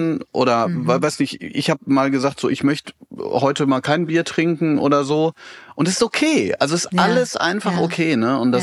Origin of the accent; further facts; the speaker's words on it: North Rhine-Westphalia, Germany; Wir kommen aus Nordrhein-Westfalen, das war halt um die Ecke.